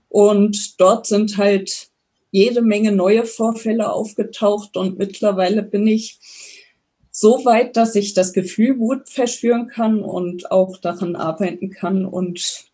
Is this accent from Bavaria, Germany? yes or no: no; Rhineland-Palatinate, Germany; aufgewachsen bin ich in Rheinland-Pfalz, in der Nähe von Koblenz.